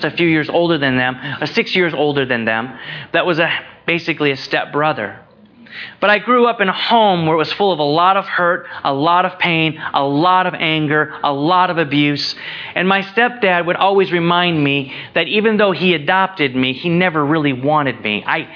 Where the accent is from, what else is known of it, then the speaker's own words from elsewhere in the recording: Minnesota, United States; also born or lived in South Dakota; Now, I grew up in Minnesota and South Dakota.